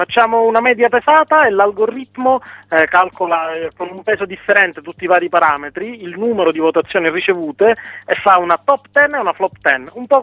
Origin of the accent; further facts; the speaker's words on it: Sicily, Italy; il messaggio che veniamo dalla Sicilia e rimaniamo in Sicilia, non andiamo da nessuna parte.